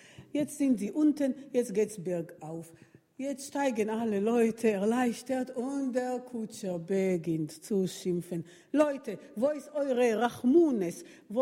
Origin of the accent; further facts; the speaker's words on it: Jerusalem, Jerusalem District, Israel; Als ich letztes Mal in meine Heimat war, ging ich in die Stadt Jerusalem spazieren. Nicht weit von Shuk Machne Yehuda, der israelische Markt, da habe ich mal gewohnt, als ich noch dort gelebt habe.